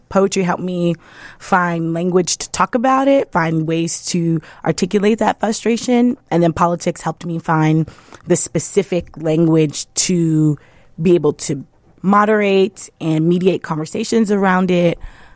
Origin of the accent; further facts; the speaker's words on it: New York City, New York, United States; I am from New York City. I'm from the Bronx, the boogie down. I live in Brooklyn where all the other traders live.